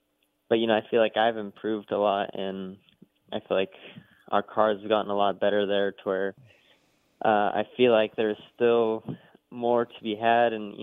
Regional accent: California, United States; growing up in California, you know, I always went to the Gold Cup for a while and always stayed the whole week.

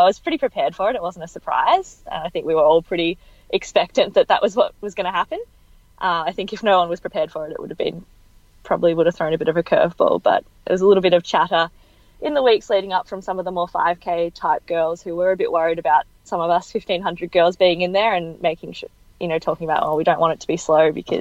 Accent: Riddells Creek, Victoria, Australia; Yeah, so we're in Riddles Creek, which is sort of the edge of the Macedon Ranges, I guess, which is, yeah, probably a good 45 minutes to Essendon.

